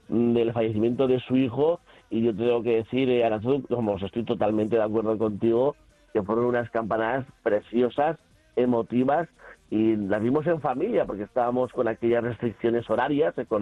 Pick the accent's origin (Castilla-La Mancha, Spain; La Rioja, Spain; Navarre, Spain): Navarre, Spain; Altsasu; En el cambio del milenio, yo cumplía 18 y fueron las primeras uvas que yo hice a Upasa en mi pueblo, en Altsasu